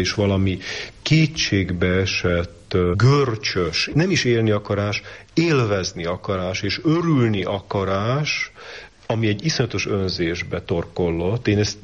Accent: Hungary; Ami a magyarból olyan fájdalmasan hiányzik, és én magyar vagyok, tehát nekem folyamatosan hiányzik.

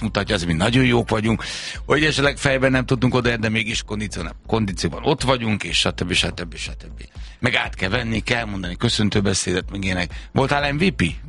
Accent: Hungary; Tehát hogy mi magyarok vagyunk, mindenhez értünk.

